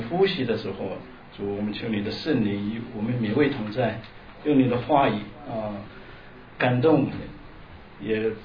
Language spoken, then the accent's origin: Chinese; China; 我们中国人说这个救命恩人呢，应该是很感恩的